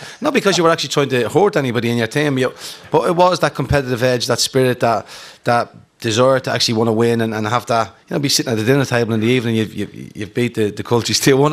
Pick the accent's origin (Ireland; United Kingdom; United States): Ireland; Obviously, we're all Irish, but it was Dublin against